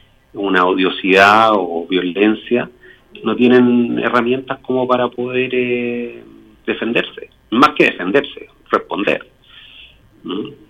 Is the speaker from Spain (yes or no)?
no; Chile; nosotros somos ciudadanos chilenos y votamos en Chile, digamos.